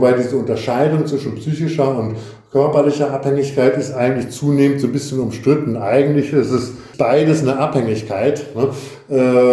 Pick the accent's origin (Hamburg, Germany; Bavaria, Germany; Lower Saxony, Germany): Lower Saxony, Germany; Verden an der Aller; now in Rhineland, Germany; ja, genau, ich komme aus Pferden an der Aller.